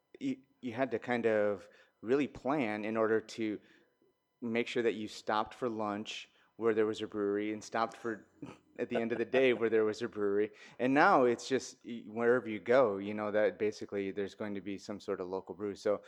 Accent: South Dakota, United States; moved away as an adult; I grew up in South Dakota and I lived there for 30 some years. I can't remember whenever I moved out here

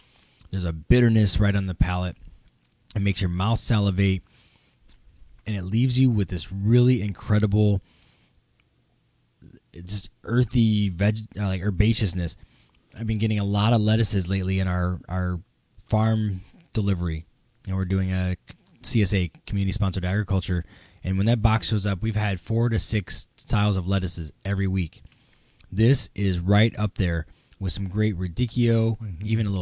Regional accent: Indiana, United States; I grew up in Indiana.

